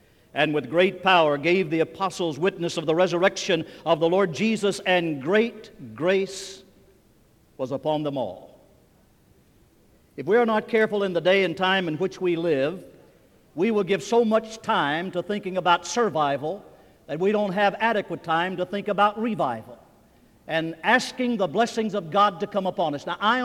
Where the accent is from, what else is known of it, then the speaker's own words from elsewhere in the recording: West Virginia, United States; now in Florida, United States; When you're praying about going to New Hampshire or to West Virginia, my home state, don't forget Florida.